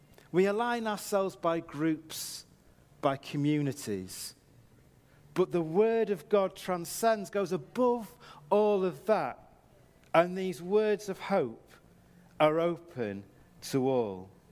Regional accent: United Kingdom; because we're British

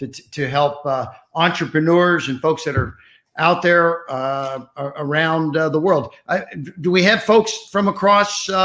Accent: Cincinnati, Ohio, United States; I grew up in Cincinnati, Ohio, which is not a big city. It was, you know, sort of a blue collar area.

